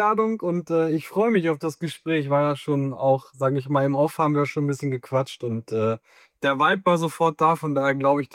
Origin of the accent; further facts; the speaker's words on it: Hanover, Lower Saxony, Germany; Also ich komme aus Hannover und bin nach Bochum gefahren.